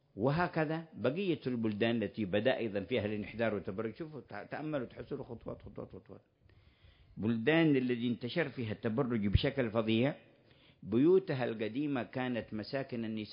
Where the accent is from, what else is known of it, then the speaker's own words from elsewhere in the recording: Hadramawt, Yemen; moved away; أنا خرجت من حضرموت